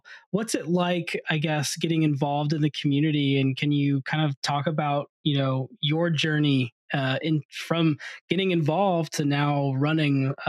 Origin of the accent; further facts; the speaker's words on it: Boston, Massachusetts, United States; I know we always say we're from Boston, although I'm fibbing a little bit because I'm a little outside of Boston.